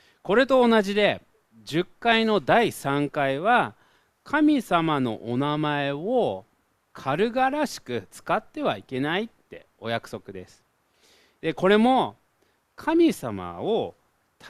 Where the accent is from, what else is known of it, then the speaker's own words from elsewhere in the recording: United States; Japanese is a second language; now in Japan; 私外国人なんですけれども、それを、日本の子がお互いそう注意し合うのを見て本当に驚きました。まずそもそも呼び捨てって何ですかっていう、なんかね、そういう外国人、アメリカ人であんまりないんですけれども